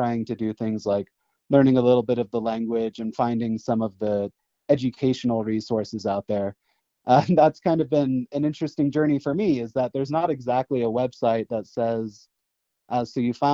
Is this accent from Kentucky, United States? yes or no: no; Olathe, Kansas, United States; I grew up in Olathe, Kansas. It's kind of a suburb of Kansas City.